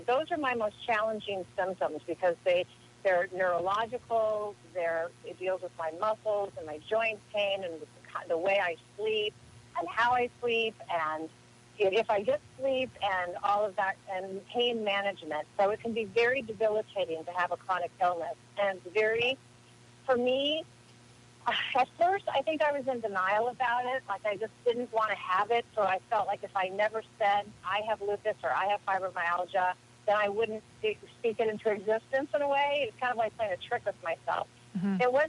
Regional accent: Ireland; I am Irish.

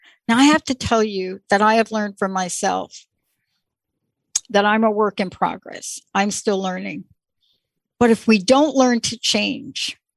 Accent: East Coast, United States; I am very blessed that I grew up on the East Coast.

